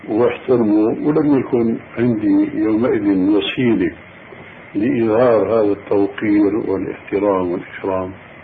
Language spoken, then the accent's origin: Arabic; Syria; بيحكوا المكتب عندنا في الشام